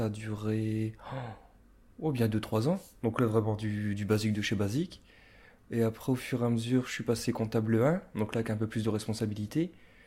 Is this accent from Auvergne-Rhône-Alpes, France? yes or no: no; Hersin-Coupigny, Hauts-de-France, France; j'ai 30 ans, je suis natif d'Hers-Saint-Coupigny et je suis comptable, ici sur Liévin à Ford.